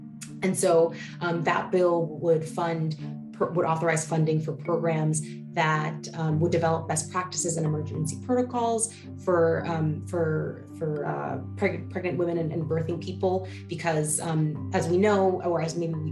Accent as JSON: {"language": "English", "country": "Dominican Republic", "said": "And I'm also from the Dominican Republic, so I didn't know that about you."}